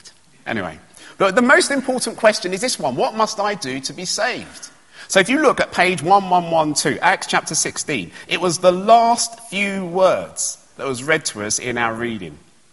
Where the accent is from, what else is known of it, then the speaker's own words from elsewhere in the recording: London, United Kingdom; So when I was at primary school, I grew up in East London.